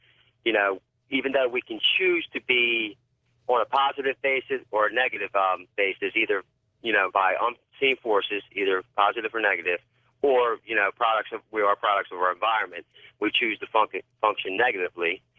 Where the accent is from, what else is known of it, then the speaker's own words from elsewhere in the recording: Newark, Delaware, United States; I'm from Newark, Delaware.